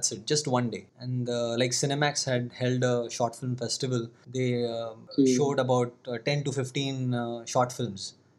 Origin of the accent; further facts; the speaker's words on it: Mumbai, Maharashtra, India; I'm from Bombay.